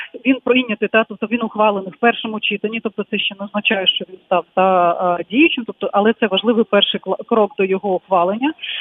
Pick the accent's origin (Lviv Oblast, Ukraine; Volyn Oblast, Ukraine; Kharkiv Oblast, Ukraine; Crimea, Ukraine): Crimea, Ukraine; Ну, я розумію, я теж кримчанка